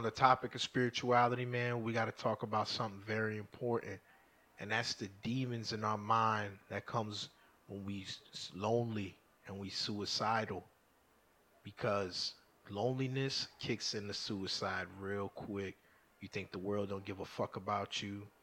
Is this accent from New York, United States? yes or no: yes; New York City, New York, United States; I grew up around Muslims in New York City.